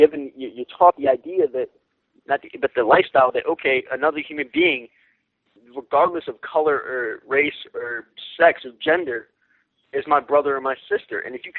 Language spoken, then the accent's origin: English; United States; Now, you know, I'm American, and it was Ramadan.